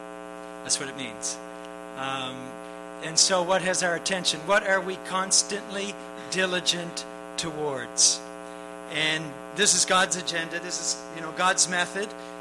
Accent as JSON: {"language": "English", "town": "Margaree Valley", "region": "Nova Scotia", "country": "Canada", "said": "just in case you don't know. I'm from Margaree Valley. And Tracy and I and our family have been there for the last 12 years."}